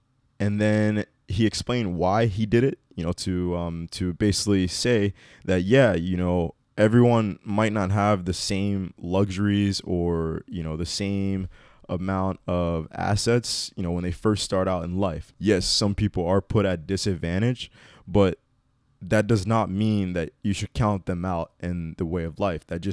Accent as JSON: {"language": "English", "country": "United States", "tie": "born or raised there", "said": "being black and growing up in America, that you're aware of, that, you know, we are put at a disadvantage when it comes to just life in general."}